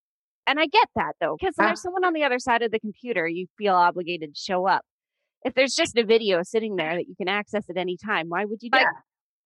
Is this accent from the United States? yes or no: no; Canada; I'm Canadian, right?